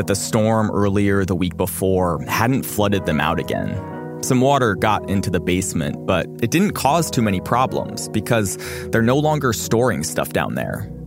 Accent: Montpelier, Vermont, United States; In reporting this story about my hometown, I talked to people who moved to Montpelier in part because of climate change.

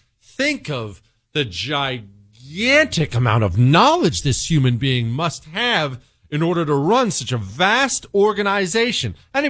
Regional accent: United States; I'm an American.

